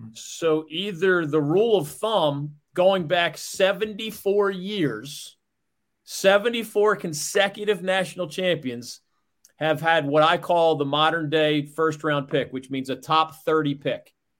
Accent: Philadelphia, Pennsylvania, United States; Villanova, of course, is located in Philadelphia, which was my hometown at the time, and it's a very pro-sports city.

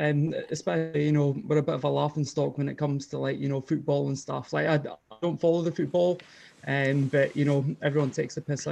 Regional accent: Elgin, Scotland, United Kingdom; I'm up that way. I'm from Elgin.

